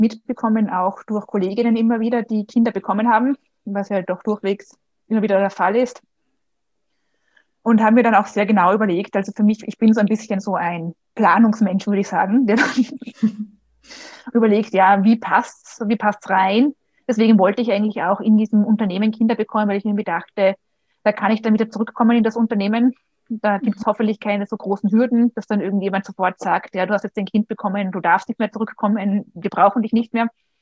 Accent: Vienna, Austria

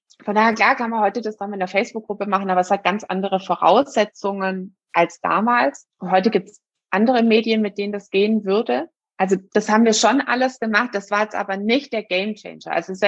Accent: Baden-Württemberg, Germany; ich bin Schwäbin, ich rechne das alles immer durch

